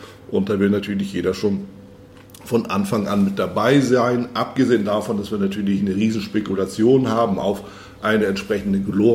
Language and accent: German; Northern Germany, Germany; für mich als Norddeutscher